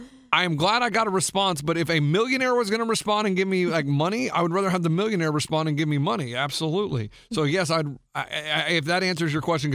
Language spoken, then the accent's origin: English; Kansas, United States; born there; I was born in Kansas too.